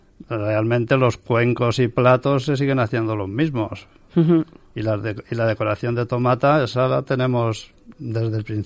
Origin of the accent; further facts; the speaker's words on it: Frías de Albarracín, Aragon, Spain; now in Manises, Spain; yo en realidad no soy de aquí, yo soy de Teruel, de un pueblo de Frías de Albarracín.